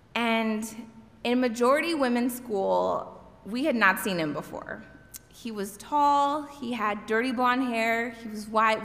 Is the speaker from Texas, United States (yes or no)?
yes; El Paso, Texas, United States; moved away as an adult; In the summer of 2004, I packed my red Dodge Neon and I left my hometown of El Paso.